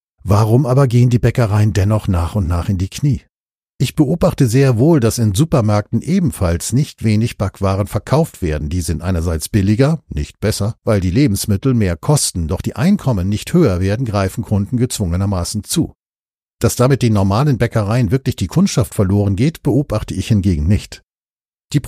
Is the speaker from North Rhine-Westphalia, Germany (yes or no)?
no; Plauen, Saxony, Germany; in meiner Heimatstadt Plauen im Vogtland hängt seit einiger Zeit ein Schild.